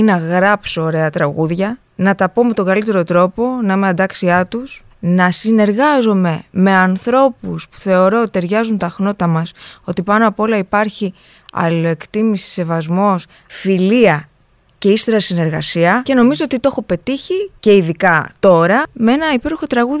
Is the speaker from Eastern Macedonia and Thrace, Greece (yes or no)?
no; Ikaria, North Aegean, Greece; είμαι από την Ικαρία